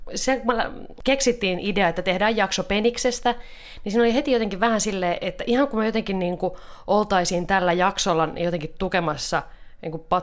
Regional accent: Satakunta, Finland; Mä oon Satakunnasta.

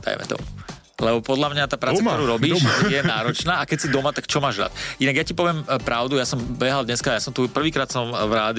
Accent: Pezinok, Bratislava Region, Slovakia; Moja babka žila, my sme z Pezinka, ona hovorila kurník.

